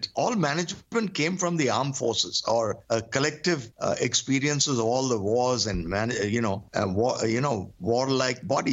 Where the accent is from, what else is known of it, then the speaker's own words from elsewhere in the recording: Kerala, India; I'm from Kerala.